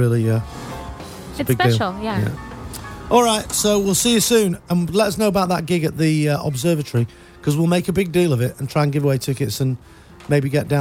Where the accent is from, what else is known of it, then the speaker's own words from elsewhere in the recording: United Kingdom; Well, I'm British.